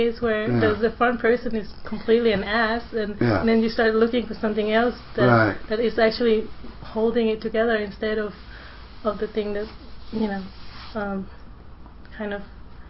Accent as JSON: {"language": "English", "country": "Thailand", "tie": "born or raised there", "said": "Yeah, like, I grew up in Thailand, and I saw a lot of..."}